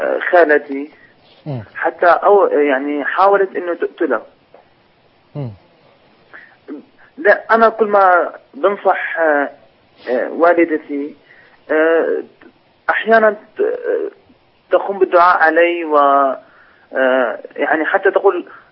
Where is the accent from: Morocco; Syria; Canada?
Syria; أنا من سوريا.